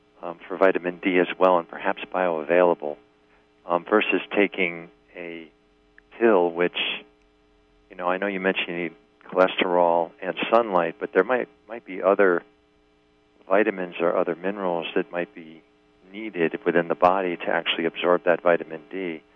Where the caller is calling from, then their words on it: New York, United States; From New York.